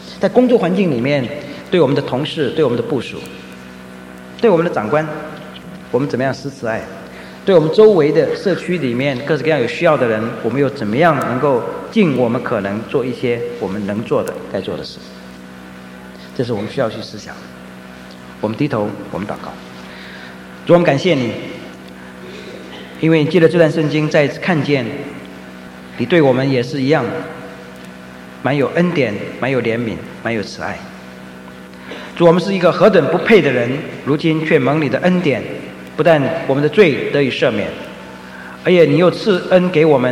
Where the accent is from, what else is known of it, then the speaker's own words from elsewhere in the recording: Taiwan; 我们中国人实在是到今天，台湾算是说社会稍微进步一点，很多地方你就是进不去。